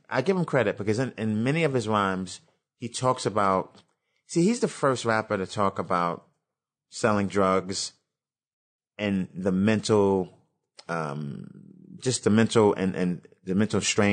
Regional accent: Brooklyn, New York, United States; I'm from Brooklyn and the projects in Brooklyn. Yeah. That's where I grew up.

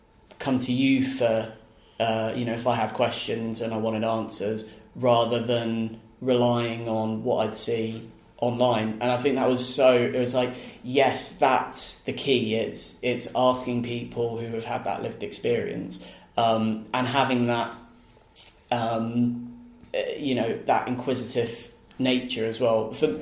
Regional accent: Hong Kong; also born or lived in Manhattan, United States; No, so I grew up in Hong Kong. I was actually born in the States.

